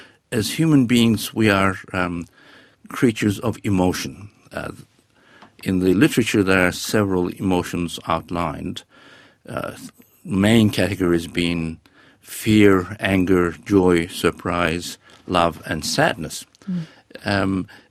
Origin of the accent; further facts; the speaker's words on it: Turkey; English is a second language; now in Australia; I've been in Australia for nearly 35 years, probably a bit more, and I've never had anything but open arms from Australians because I'm from Turkey